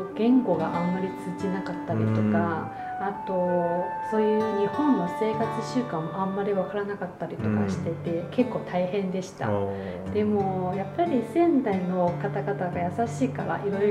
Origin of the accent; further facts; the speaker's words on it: Wuxi, Jiangsu, China; Japanese is a second language; 私のふるさと、高層所のムシャクです